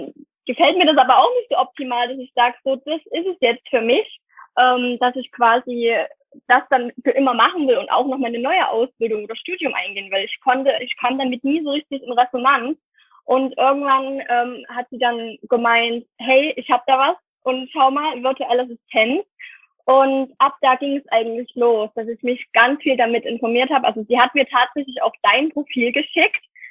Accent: Saxony, Germany; Ich bin 20 Jahre alt. Ich komme aus Sachsen und wohne auf dem Dorf, einer kleinen Stadt auf dem Land.

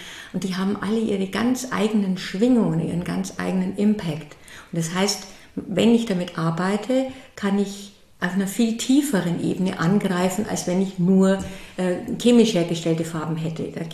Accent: Berchtesgaden, Bavaria, Germany; born there; now in Würzburg, Germany; Und ich bin in Oberbayern geboren, in Berchtesgaden, und lebe aber jetzt im schönen Würzburg am Main.

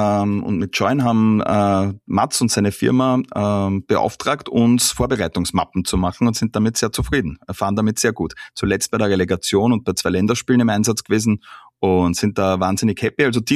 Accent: Austria; als Österreicher

